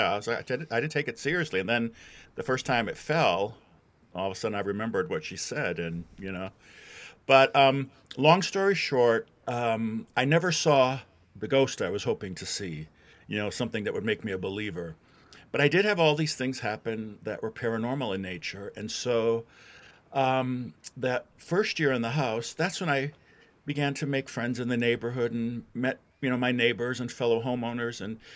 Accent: Wisconsin, United States; moved away as an adult; now in Louisville, United States; I am based in Louisville, Kentucky. I'm not from Louisville originally. I'm from Wisconsin. I ended up here in the 1990s.

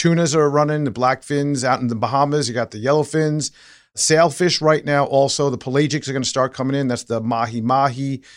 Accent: New York, United States; moved away; Well, what I'm worried about is all the New Yorkers coming down here. I came down from New York in 1987.

